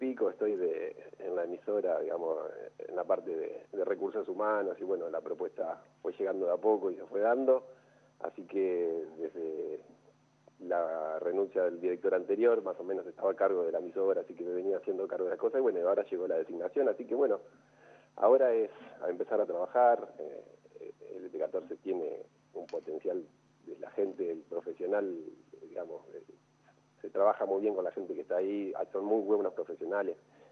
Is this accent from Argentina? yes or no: yes; Paraná, Entre Ríos, Argentina; Me crié acá, estudié acá, por ahí por razones laborales estuve algún tiempo afuera, pero no mucho, pero siempre volví y siempre estuve acá por la zona, así que soy de Paraná.